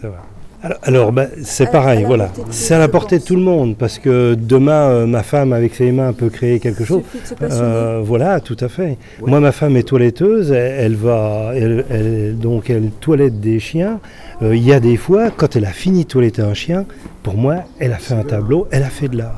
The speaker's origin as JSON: {"language": "French", "town": "Nancy", "region": "Grand Est", "country": "France", "said": "Nous, on vient de Nancy. Donc vous imaginez, on a fait 850 km pour découvrir Cordes."}